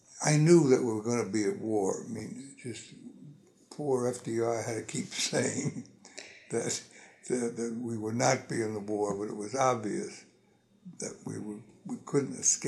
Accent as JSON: {"language": "English", "town": "Brooklyn", "region": "New York", "country": "United States", "tie": "born there", "said": "I was born in Brooklyn, a city my mother hated. And I guess I left there when I went in the service."}